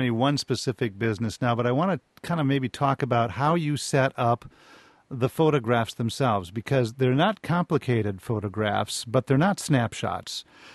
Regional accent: La Crosse, Wisconsin, United States; I'm from Wisconsin, and I'm specifically from La Crosse

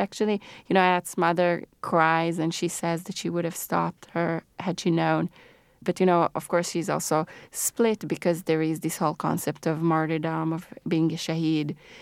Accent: Ramat HaSharon, Central District, Israel; English is a second language; I'm Israeli and I was scared to go in the camp. I grew up in Ramat HaSharon, which is near Tel Aviv, and actually the closest refugee camp to my house is 16 miles

